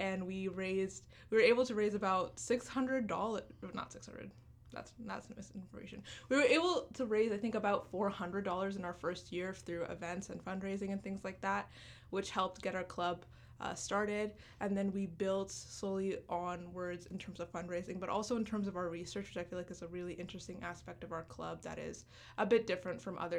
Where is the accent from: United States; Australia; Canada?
Canada; also born or lived in Uganda; So I am a Ugandan Canadian. I was born in Uganda and I came to Canada when I was six.